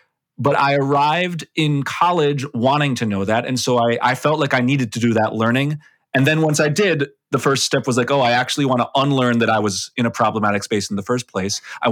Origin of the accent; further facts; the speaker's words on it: Milwaukee, Wisconsin, United States; I grew up in Milwaukee, Wisconsin, Both my parents are Jewish